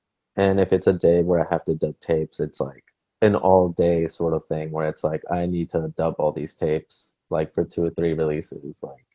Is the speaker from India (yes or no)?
no; Guatemala; I'm excited that I've been working hands-on with this DIY collective in my home country of Guatemala.